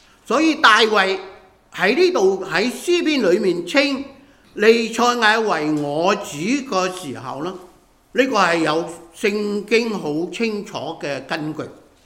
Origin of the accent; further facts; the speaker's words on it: China; 其實給我們看一下我們中國人的文化